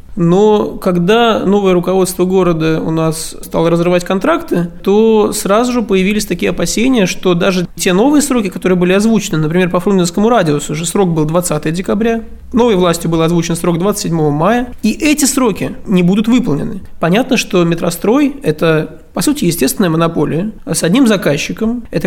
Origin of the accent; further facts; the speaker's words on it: Saint Petersburg, Russia; Я сам из Купчино, и этот вопрос очень актуальный для жителей этого района